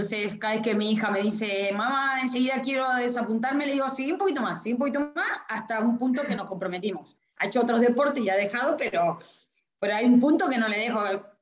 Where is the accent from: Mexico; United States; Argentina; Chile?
Argentina; now in Madrid, Spain; yo soy argentina, hace 18, 19 años ya casi que estoy viviendo en Madrid